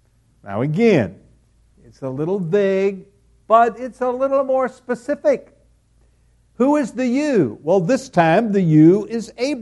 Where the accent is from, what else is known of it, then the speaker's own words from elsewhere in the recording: Pensacola, Florida, United States; Now, having gone through that as a kid growing up in Pensacola, I remember that the first time they published a clue